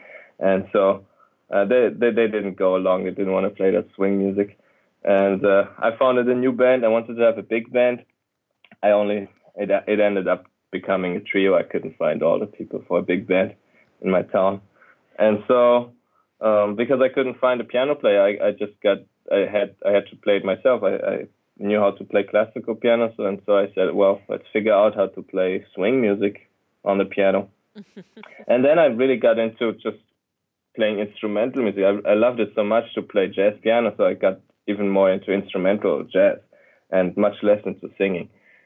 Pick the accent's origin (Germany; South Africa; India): Germany; moved away as an adult; now in United States; Yeah, it was pretty much right after high school. Yeah, the reason was that my piano teacher at that time in Germany, or actually in Switzerland, because I live right at the b